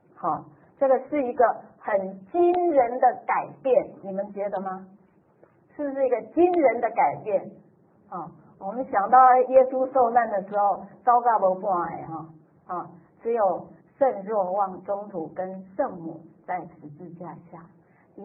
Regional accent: Taiwan; 所以我们台湾人都经过了这个风的袭击哈

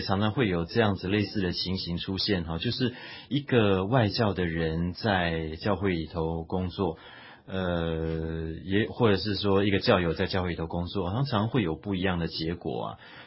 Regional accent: Taiwan; 我们台湾话有一句话说，金庙金神

